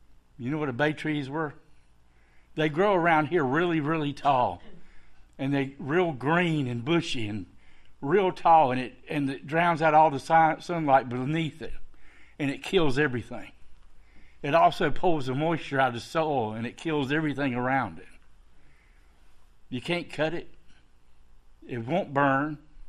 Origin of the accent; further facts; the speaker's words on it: Warner Robins, Georgia, United States; now in Cartersville, United States; I'm from Warner Robins, Georgia. I was a successful builder, pastor of a church down there.